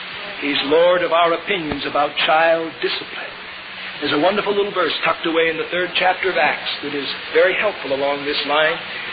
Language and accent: English; Pennsylvania, United States; Here I am from Pennsylvania, and those people don't know me.